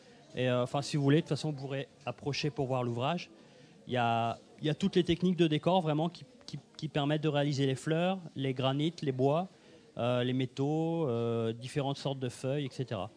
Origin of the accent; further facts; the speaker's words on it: France; now in Belgium; je suis originaire de France. Je travaille depuis 26 ans en pâtisserie et depuis 10 ans, plus particulièrement en chocolat. Et ça fait 12 ans que je travaille aussi en Belgique.